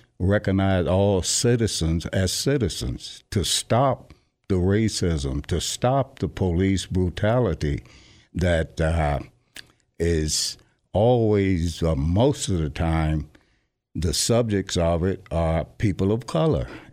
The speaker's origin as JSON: {"language": "English", "region": "Southern US", "country": "United States", "tie": "born or raised there", "said": "Growing up in Jim Crow, I didn't have that."}